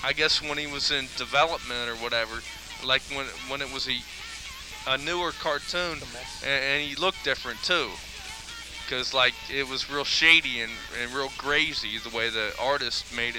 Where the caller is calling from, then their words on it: Clifton, Ohio, United States; No, I'm down in Clifton.